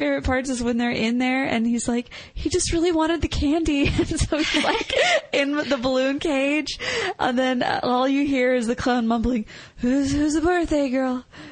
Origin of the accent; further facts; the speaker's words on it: Canada; I'm from Canada.